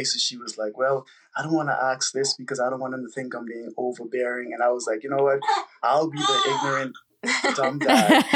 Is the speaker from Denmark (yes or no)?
no; Bahamas; now in United States; I'm originally from the Bahamas. I met Justina while in grad school here in Florida, and we got married.